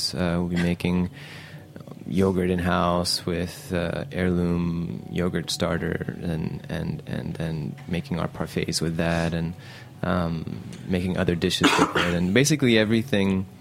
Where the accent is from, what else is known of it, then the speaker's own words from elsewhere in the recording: Saudi Arabia; Cause I grew up in Saudi Arabia, and I'm half Egyptian